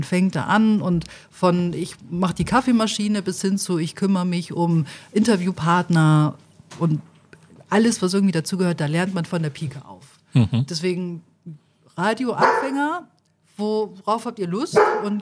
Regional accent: Bremen, Germany; Also ja, ich komme aus Bremen, genau.

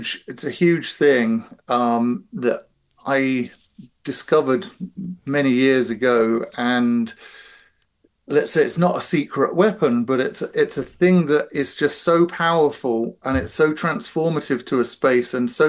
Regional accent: Colchester, East of England, United Kingdom; because I grew up in Colchester, which is England's oldest recorded town

